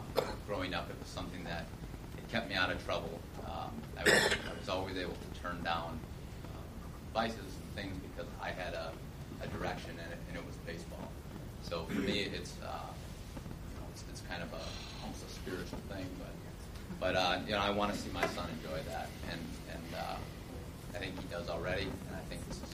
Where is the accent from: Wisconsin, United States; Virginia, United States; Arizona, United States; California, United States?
Wisconsin, United States; Franklin; now in Pewaukee, United States; I'm from Pewaukee. But I grew up here in Franklin